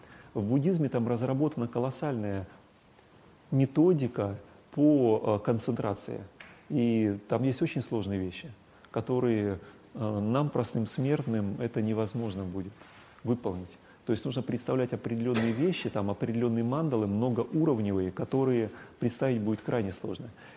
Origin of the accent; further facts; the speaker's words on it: North Caucasus, Russia; я вырос на Кавказе, там это было распространено, на Северном Кавказе, я имею в виду.